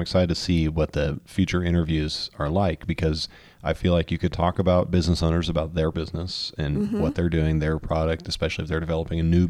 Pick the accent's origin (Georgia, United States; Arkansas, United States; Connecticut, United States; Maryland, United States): Arkansas, United States; if only because I'm from Arkansas and I've seen, you know, their international world headquarters is in Bentonville, Arkansas, which is about 40 miles from my parents' house.